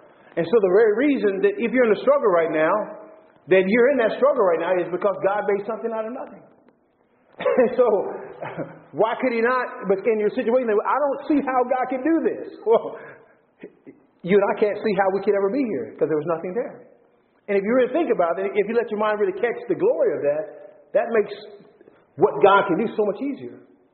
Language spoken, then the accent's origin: English; Texas, United States; when I was a child growing up in Texas, I used to love to sometimes just lay in the grass at night and look at the stars